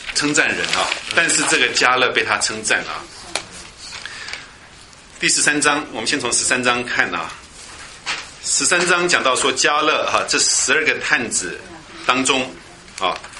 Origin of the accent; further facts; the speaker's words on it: China; 只是我们中国人常常把狗讲的是很不好啊